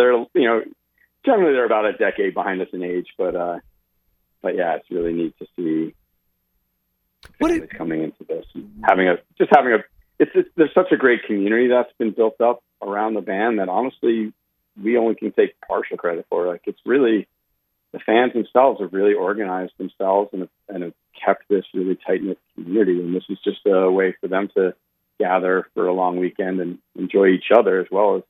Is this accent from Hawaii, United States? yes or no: yes; Hawaii, United States; now in Maine, United States; I'm married a Mainer. I'm from Hawaii, but I've been in Maine since 2005 and just fell in love with this place